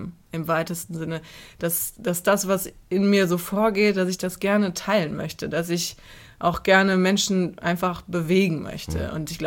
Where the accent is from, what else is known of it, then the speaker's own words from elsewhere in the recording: Cologne, North Rhine-Westphalia, Germany; und Köln ist meine Heimatstadt und ich werde sie immer lieben